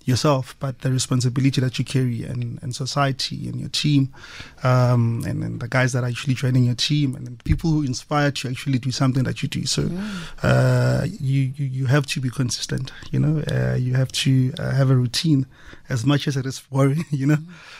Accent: Tembisa, Gauteng, South Africa; Mm-hmm. I'm a boy from Tembisa.

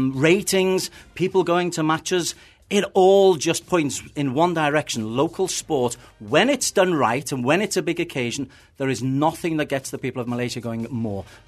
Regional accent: Liverpool, North West England, United Kingdom; I'm from Liverpool.

